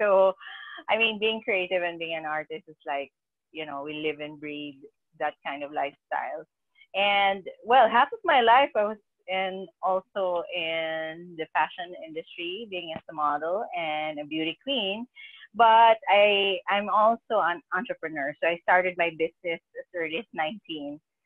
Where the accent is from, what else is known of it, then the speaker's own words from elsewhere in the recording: Philippines; I'm from the Philippines